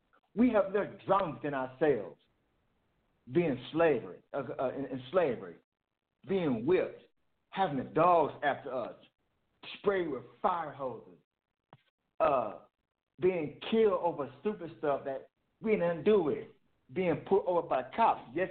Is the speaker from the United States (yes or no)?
yes; Arkansas, United States; also born or lived in Prescott; now in Minnesota, United States; I am an African-American male, born and raised in Arkansas. Born in Prescott, which is about an hour and a half and 2 hours away from Little Rock.